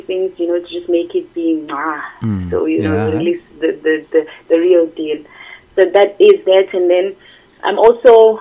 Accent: South Africa; I'm still proudly black and I'm proudly South African.

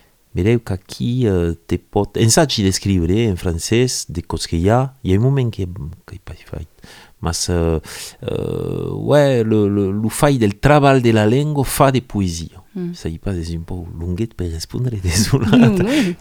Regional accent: Narbonne, Occitanie, France; je suis d'ici, je suis de Narbonne

